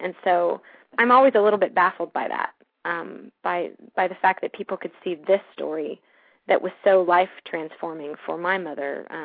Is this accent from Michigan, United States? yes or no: no; Texas, United States; I was born and raised in West Texas, and that has its own interesting cultural implications.